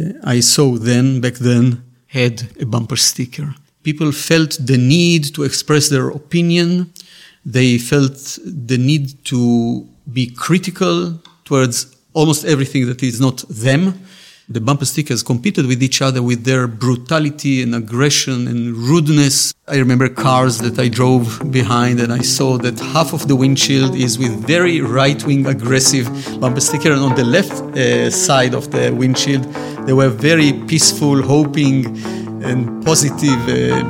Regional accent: Israel; born there; English is a second language; I'm 64. I was born in Israel.

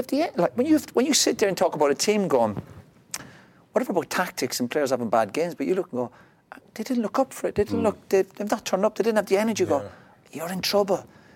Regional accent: Ireland; Why do you look at me? I'm Irish.

